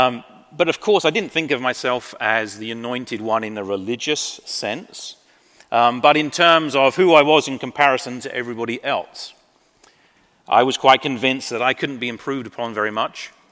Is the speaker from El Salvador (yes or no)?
no; England, United Kingdom; I am English. I actually hold three citizenships. I am British by birth. I'm American because of marrying my darling wife, Kelly. And most importantly, I am a citizen of heaven by the grace of God.